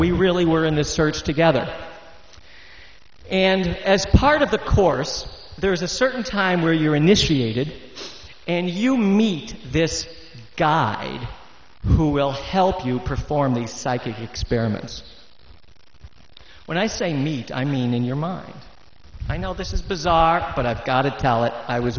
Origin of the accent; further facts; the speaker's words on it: West Hartford, Connecticut, United States; it was just one of those events that really set apart my time of growing up in West Hartford.